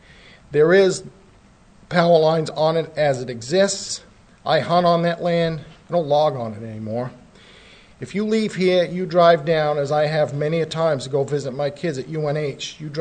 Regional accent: New Hampshire, United States; also born or lived in West Stewartstown; from Lancaster, New Hampshire. I was born and brought up in Coos County, born in West Stewartstown, at that's now the nursing home, no longer a hospital.

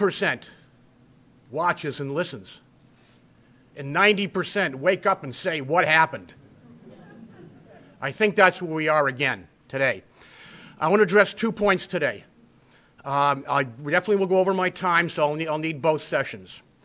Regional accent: North Conway, New Hampshire, United States; We are from North Conway, New Hampshire, 03860.

